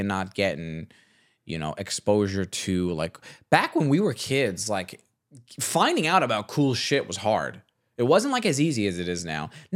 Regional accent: New York, United States; I wouldn't trade growing up in New York for anything

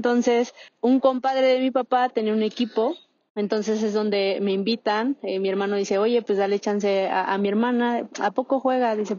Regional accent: Tehuixtla, Morelos, Mexico; Yo soy originaria de Tehuixtla, Morelos.

